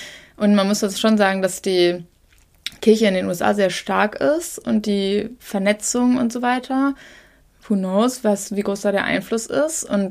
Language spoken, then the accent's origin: German; Northern Germany, Germany; als Norddeutscher, ich bin jetzt so halb Atheistin, ich würde schon sagen, dass ich Atheistin bin